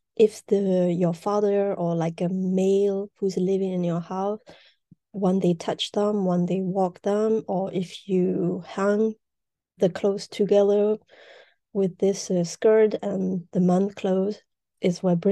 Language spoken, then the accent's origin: English; Myanmar; English is a second language; now in Paris, France; I was born and raised in Myanmar, and I'm a feminist activist artist now living in exile in Paris.